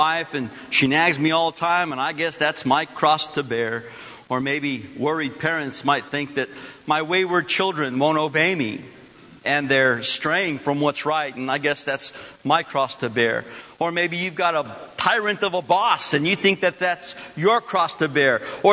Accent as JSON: {"language": "English", "town": "Belen", "region": "New Mexico", "country": "United States", "tie": "born or raised there", "said": "In my hometown, in Belen, New Mexico, there was a fellow who started to build a big building in town."}